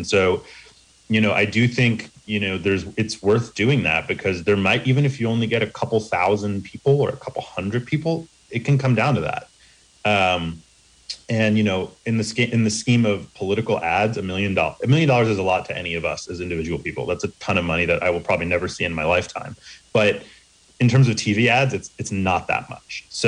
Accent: Pennsylvania, United States; the fifth biggest state in the nation, my home state in Pennsylvania.

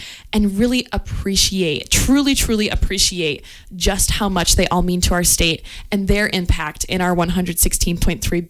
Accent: Wisconsin, United States; I think growing up in Wisconsin, you always realize that we are a large agricultural state

